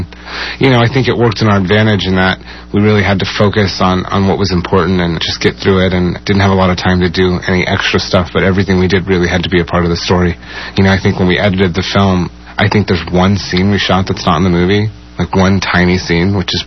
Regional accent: Colorado, United States; Where I grew up in Colorado, I was up by a lake in the mountains.

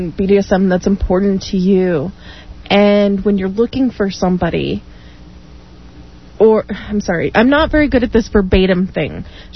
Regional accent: Salt Lake City, Utah, United States; also born or lived in Denver; I may be born and raised in Salt Lake, but I actually moved here after 10 years of living in Denver.

